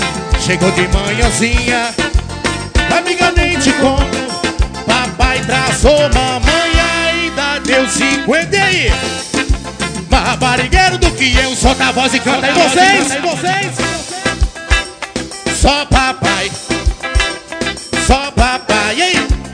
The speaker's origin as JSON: {"language": "Portuguese", "town": "Berizal", "region": "Minas Gerais", "country": "Brazil", "said": "E eu sou de Berizal, hein?"}